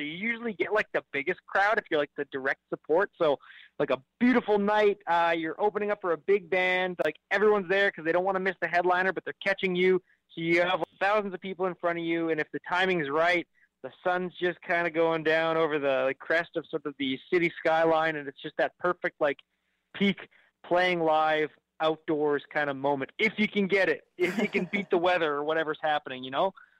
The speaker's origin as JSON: {"language": "English", "country": "Canada", "said": "as Canadian musicians, like 8 months of the year, you are slogging through terrible weather conditions for the most part."}